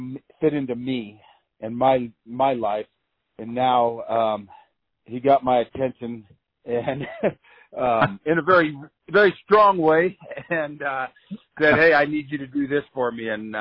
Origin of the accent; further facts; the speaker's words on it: Colorado, United States; You know, growing up, I grew up on the Eastern Plains.